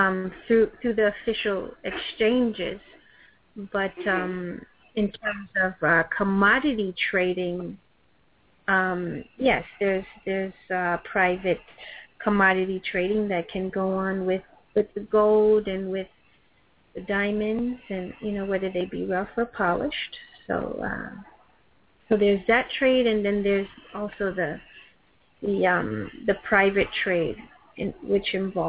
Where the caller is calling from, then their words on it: Florida, United States; I am calling from South Florida, United States of America.